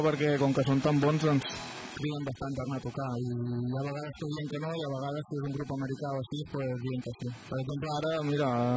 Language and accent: Catalan; Catalonia, Spain; com que som de l'Empordà, doncs és Empordà, Mugre, punt